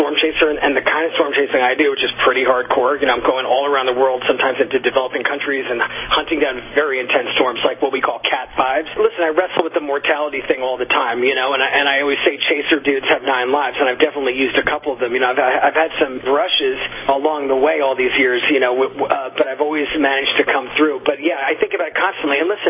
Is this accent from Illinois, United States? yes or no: no; Long Island, New York, United States; You know, I grew up on Long Island on the East Coast, and I just remember when I was a little kid, whenever a hurricane would come up toward the islands